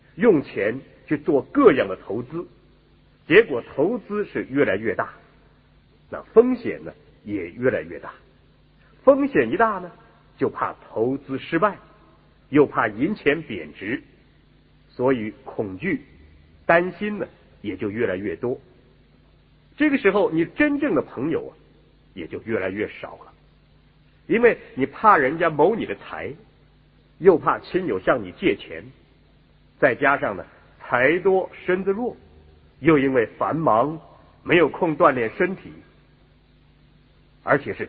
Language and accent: Chinese; China; 就像我们中国人说的，我们是皇帝的子孙一样。